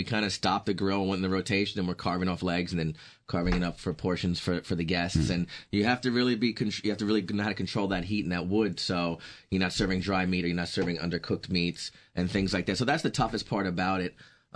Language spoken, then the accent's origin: English; New Jersey, United States; but we never called that when I was growing up in Jersey.